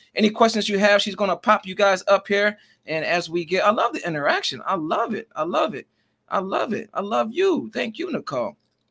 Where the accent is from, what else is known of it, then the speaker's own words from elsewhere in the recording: Michigan, United States; We're from Michigan. More particularly, we're in Detroit.